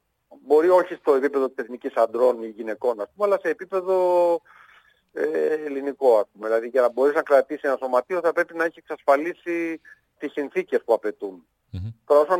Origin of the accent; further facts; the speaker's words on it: Patras, Western Greece, Greece; να δημιουργώ και προϋποθέσεις να μένουν και τα παιδιά στην πόλη μου